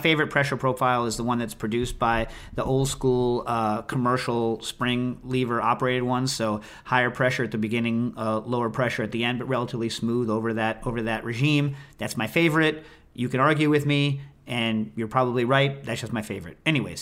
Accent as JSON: {"language": "English", "country": "United States", "said": "I'm an American."}